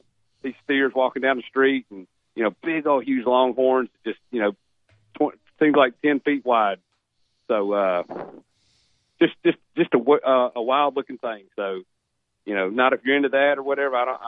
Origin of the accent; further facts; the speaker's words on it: Memphis, Tennessee, United States; It puts Alabama and my hometown Memphis barbecue in a competition.